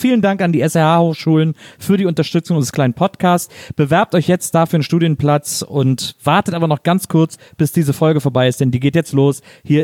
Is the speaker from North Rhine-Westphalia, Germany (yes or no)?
yes; Cologne, North Rhine-Westphalia, Germany; Ich war als Kölner